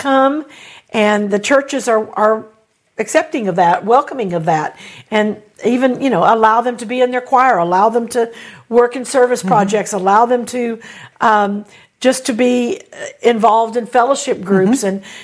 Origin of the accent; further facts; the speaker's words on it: Texas, United States; hey, I'm from Texas.